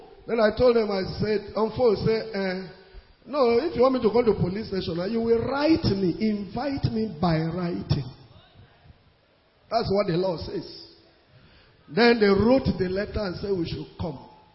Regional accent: Nigeria; Because I am a Nigerian.

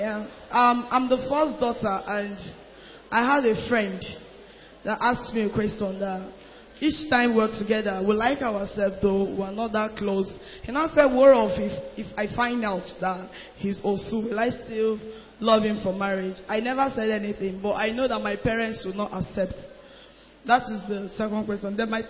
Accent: Owerri, Imo, Nigeria; I'm from Imo State, Owerri North.

